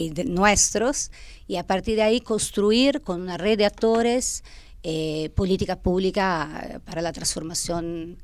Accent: Italy; Spanish is a second language; moved away as an adult; now in Formosa, Argentina; como se darán cuenta enseguida escuchándome, soy italiana, así que hace 19 años que vivo en la Argentina, en Formosa, en el norte

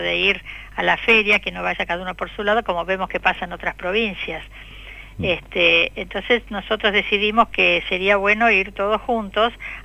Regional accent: Neuquén, Argentina; todos llevamos nuestro cartelito diciendo que somos de la provincia de Neuquén, orgullosamente

